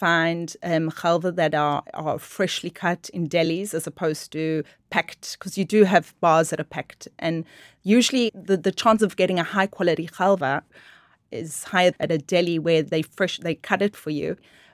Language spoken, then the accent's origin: English; Israel; I mean, growing up in Israel, I never baked with halva